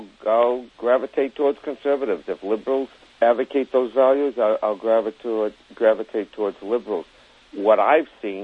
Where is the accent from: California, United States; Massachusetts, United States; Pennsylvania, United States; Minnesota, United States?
Massachusetts, United States; I used to think it was because I grew up in Massachusetts.